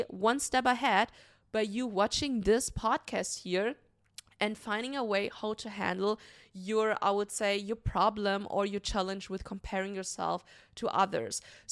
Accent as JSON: {"language": "English", "country": "Germany", "tie": "born or raised there", "said": "when I was a little child, I grew up in Germany."}